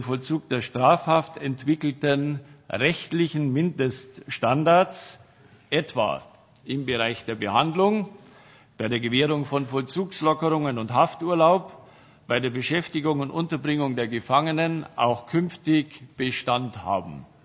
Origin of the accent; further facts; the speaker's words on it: Bavaria, Germany; Wie Sie vielleicht hören können, komme ich aus Bayern